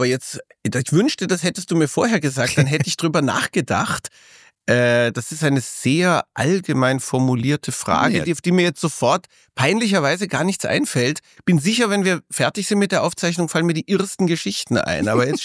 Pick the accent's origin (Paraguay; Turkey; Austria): Austria; genau, wobei als Niederösterreicher komme ich nicht durch, aber zumindest als Österreicher